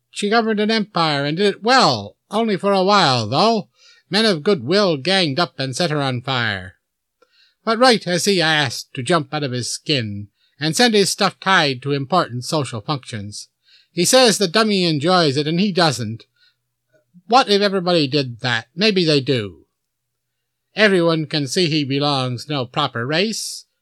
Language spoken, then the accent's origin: English; Canada; that I'm a Canadian. And this is something a Canadian should not do.